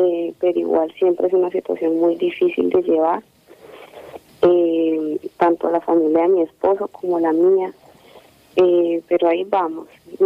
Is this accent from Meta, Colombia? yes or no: yes; Villavicencio, Meta, Colombia; now in Bogotá, Colombia; nosotros somos de Villavicencio, entonces nosotros acá en Bogotá somos los cuatro nada más.